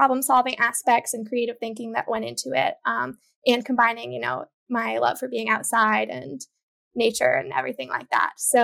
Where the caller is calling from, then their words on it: Honolulu, Hawaii, United States; Yes, I am calling in from Honolulu, where I'm a PhD student at the University of Hawaii Manoa.